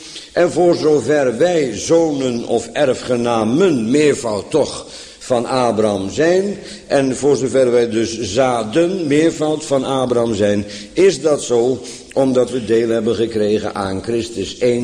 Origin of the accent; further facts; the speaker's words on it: Bodegraven, South Holland, Netherlands; Hoewel, ik kom uit Bodegraven